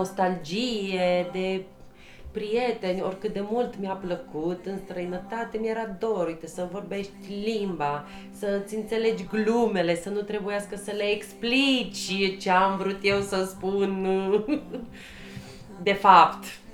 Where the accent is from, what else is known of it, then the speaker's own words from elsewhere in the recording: Bucharest, Romania; moved away as an adult; also born or lived in Egypt; Eu, de origine, sunt din București. Acum, prin 2006, am plecat pentru un contract de 8 luni de zile în Egipt